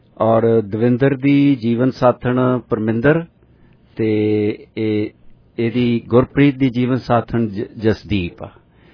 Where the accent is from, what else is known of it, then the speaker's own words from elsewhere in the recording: Punjab, India; ਮੇਰਾ ਪਿੰਡ ਤਹਿਸੀਲ ਬਰਨਾਲਾ ਜ਼ਿਲ੍ਹਾ ਸੰਗਰੂਰ ਚ ਹੈ।